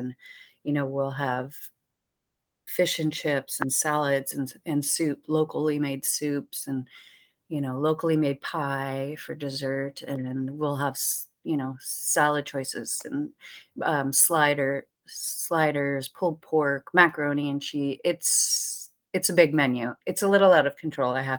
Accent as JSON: {"language": "English", "town": "Christchurch", "region": "Canterbury", "country": "New Zealand", "tie": "born or raised there", "said": "So I grew up in Harewood. I went to Barsby School. We lived by the university. You know, I spent my whole life in this area."}